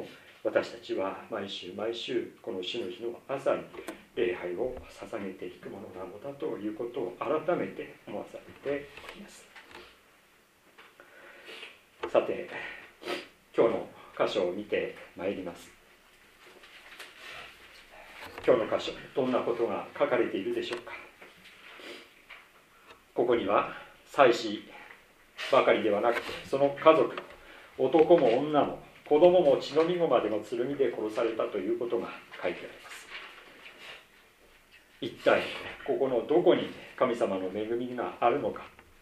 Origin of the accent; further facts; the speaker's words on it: Iwate, Japan; 私自身岩手の出身でありまして、実家が岩手にあり、また親戚がの多くがその周辺に住んでおりまして